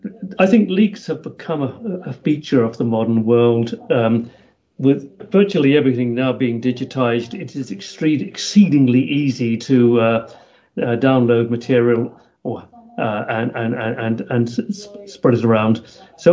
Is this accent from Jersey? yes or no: yes; Jersey; now in United Kingdom; By way of background, I come from Jersey. I'm a Jerseyman, currently living near London in the Chiltern Hills.